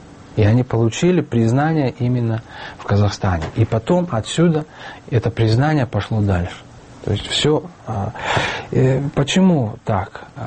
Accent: Tajikistan; допустим, я таджик

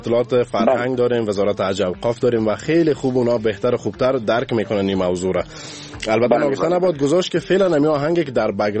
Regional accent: Kabul, Afghanistan; از کابل هستم.

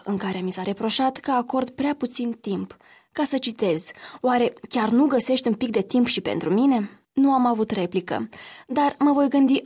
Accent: Romania; Ieri a fost o zi superbă, 1 decembrie, și ca o româncă adevărată, cu acte în regulă, am avut o zi plină.

